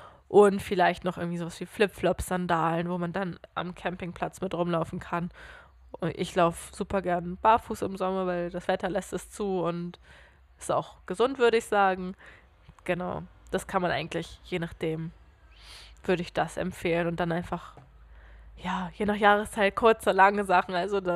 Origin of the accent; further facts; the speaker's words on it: Switzerland; Für uns als Schweizer